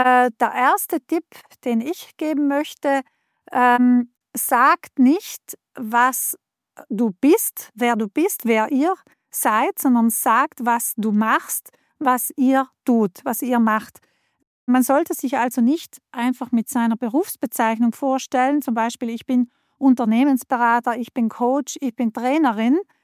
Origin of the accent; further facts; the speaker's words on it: Trentino-Alto Adige, Italy; Ich komme auch aus Südtirol